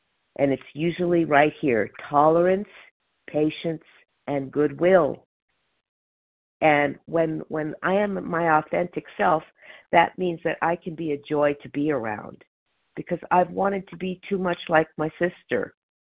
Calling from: Palmdale, California, United States; I am calling from Palmdale, California, which is Los Angeles County.

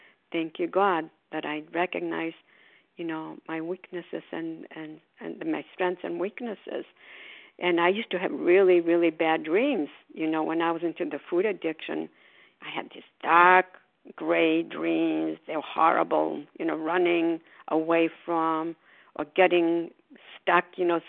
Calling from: Port Charlotte, Florida, United States

